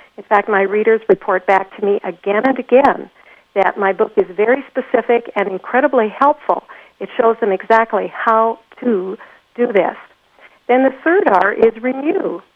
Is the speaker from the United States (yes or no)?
no; Canada; I, as a Canadian